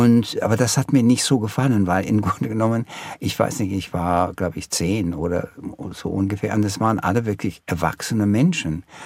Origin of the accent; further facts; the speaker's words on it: Milwaukee, Wisconsin, United States; Ich glaube, dass die Zeit, so als meine Kindheit in Milwaukee, war ein bisschen eine Entdeckungszeit.